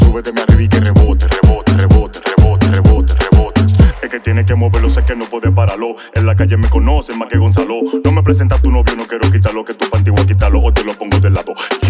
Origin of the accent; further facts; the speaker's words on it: Herrera, Santo Domingo, Dominican Republic; Yo soy de Herrera, yo soy de barrio.